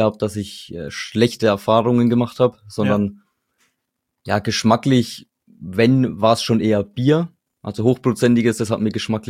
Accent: Bavaria, Germany; born there; Ich komme gebürtig aus dem Würzburger Landkreis.

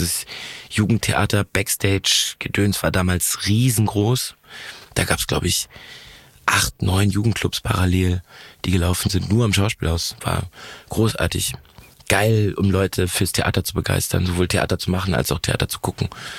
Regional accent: Hamburg, Germany; ich bin in Volksdorf zur Schule gegangen, habe ich schon gesagt, Volksdorf ist, glaube ich, der Stadtteil oder war es früher auf jeden Fall der Stadtteil mit den meisten Millionären in Hamburg und gleichzeitig mein Papa an der Grenze zur Platte wohnt und Stelzhoop

